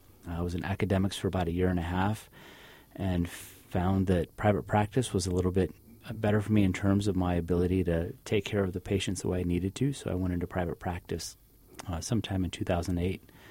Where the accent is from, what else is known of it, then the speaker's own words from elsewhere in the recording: El Paso, Texas, United States; So I'm a local boy. I grew up here in El Paso, went to Burgess High School.